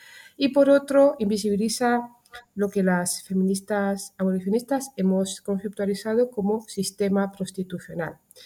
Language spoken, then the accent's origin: Spanish; Romania; Spanish is a second language; yo nací en uno de los mayores exportadores de mercancía de la Europa. Vengo de Rumanía